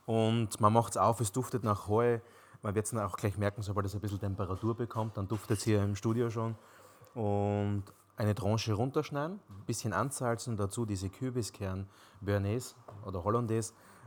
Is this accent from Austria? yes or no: yes; Styria, Austria; bis zum Weinland, wo ich herkomme, wir sind auf 250 Meter. Also von dem alpinen Klima bis zum südländischen, also Alpe-Adria-Klima, das ist das Spannende in der Steiermark.